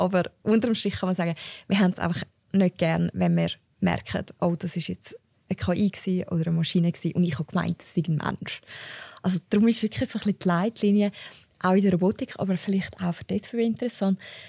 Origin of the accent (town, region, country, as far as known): Switzerland